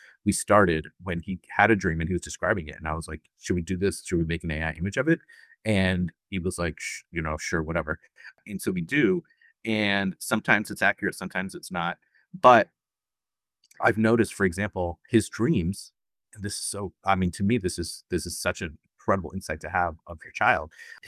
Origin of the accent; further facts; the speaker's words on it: India; I was growing up in India.